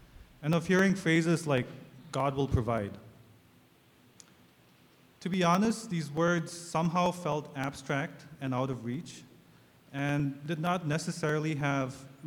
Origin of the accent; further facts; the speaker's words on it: Nagaland, India; I am originally from Nagaland, which is a small state in India's northeastern region. The region is basically wedged between the Himalayas and China in the north and the country of Myanmar in the east.